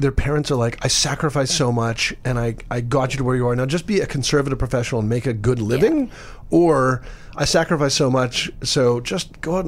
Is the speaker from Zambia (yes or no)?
no; Canada; accent: Canadian; There's my Canadian accent.